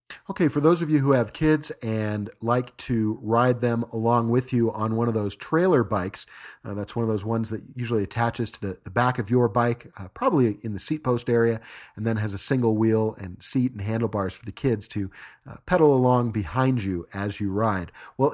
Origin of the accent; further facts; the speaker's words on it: United States; well, let's face it, I am an American.